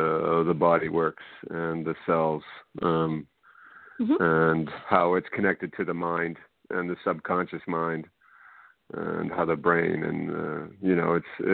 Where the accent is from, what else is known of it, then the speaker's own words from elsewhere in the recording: Canada; also born or lived in Boston, United States / California, United States; Boston originally, yeah. Grew up in Canada, then moved back to the States. Yeah, and I moved from California to New Brunswick back in 95.